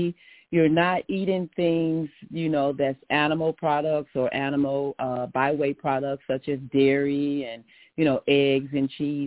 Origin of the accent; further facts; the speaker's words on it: Memphis, Tennessee, United States; Well, I was born in Memphis, Tennessee, born and raised in Memphis, Tennessee